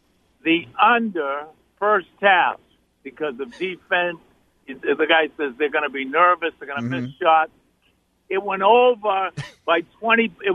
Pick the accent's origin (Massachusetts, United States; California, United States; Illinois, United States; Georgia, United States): Massachusetts, United States; Boston; I grew up in Charlestown